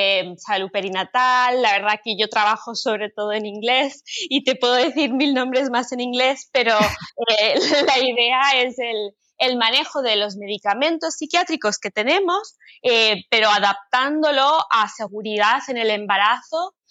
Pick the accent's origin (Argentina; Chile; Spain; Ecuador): Spain; moved away as an adult; now in New York, United States; Yo me crié en España. Y cuando terminé la carrera de medicina en Madrid, me mudé a los Estados Unidos, a Nueva York